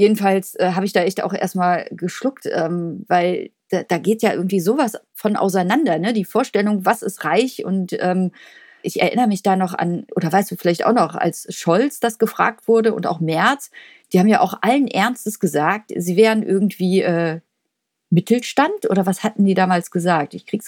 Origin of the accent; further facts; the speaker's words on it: Cologne, North Rhine-Westphalia, Germany; Also für mich als Kölner, ich habe da gewisse Sympathien, wenn sich jemand verkleiden möchte.